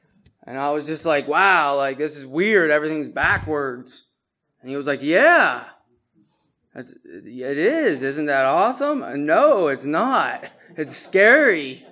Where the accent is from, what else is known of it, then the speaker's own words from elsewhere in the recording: Perry County, Pennsylvania, United States; I'm from Perry County, Pennsylvania. So that's like hour and a half, hour and 45 minutes away.